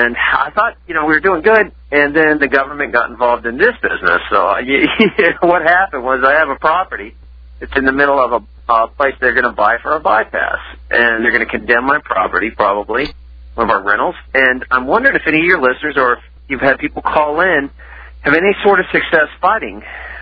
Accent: West Virginia, United States; I'm a doctor from West Virginia that got irritated with the political bureaucracy and sold my practice.

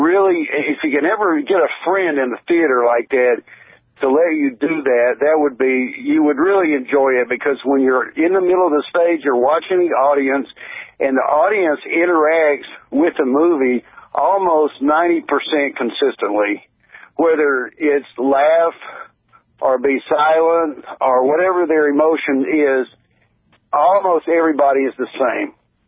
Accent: Birmingham, Alabama, United States; I grew up in Birmingham, Alabama

